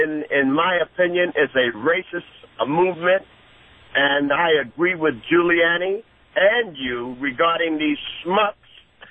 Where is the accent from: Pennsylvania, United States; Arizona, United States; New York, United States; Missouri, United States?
New York, United States; New York City; I'm also from New York City. I was born in Manhattan.